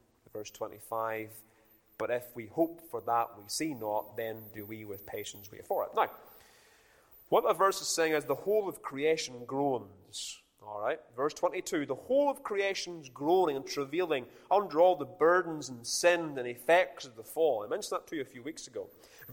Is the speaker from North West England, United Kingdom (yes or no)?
no; Ballymena, Northern Ireland, United Kingdom; I've friends that I grew up with in Ballymena.